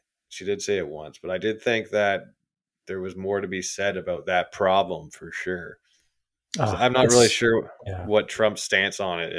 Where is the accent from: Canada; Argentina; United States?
Canada; as a Canadian